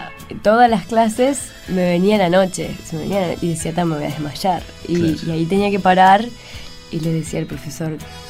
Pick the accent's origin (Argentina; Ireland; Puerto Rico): Ireland; born there; Spanish is a second language; Yo nací en Irlanda.